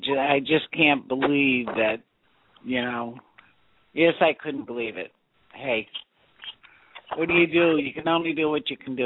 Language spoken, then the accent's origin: English; Massachusetts, United States; Massachusetts.